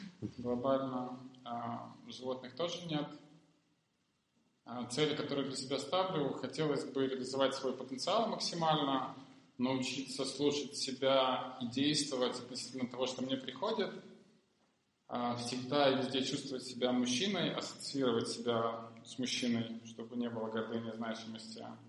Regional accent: Kyiv, Ukraine; я из Киева.

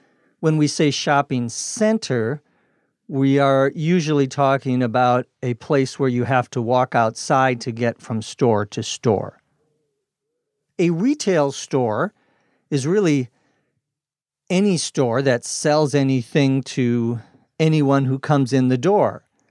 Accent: Minnesota, United States; The original concept of shopping malls began in part in my home state of Minnesota.

